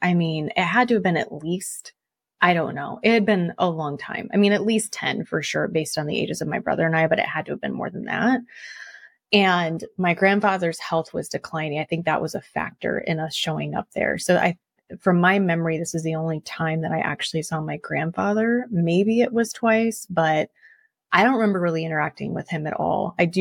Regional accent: New York, United States; I was raised in Western New York outside of Buffalo.

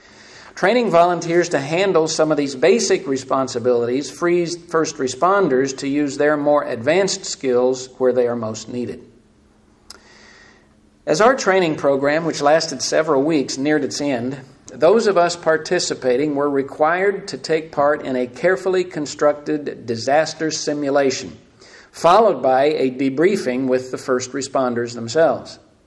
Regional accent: Missouri, United States; if I can use an old Southern Missouri expression from growing up in the Ozarks.

